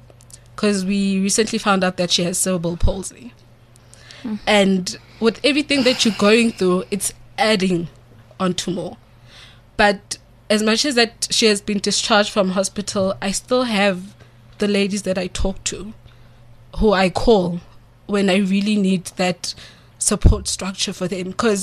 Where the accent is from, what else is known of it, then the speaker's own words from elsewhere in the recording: Orange Farm, Gauteng, South Africa; Because I'm from Orange Farm. And from Baragwanath, that's like 20 minutes.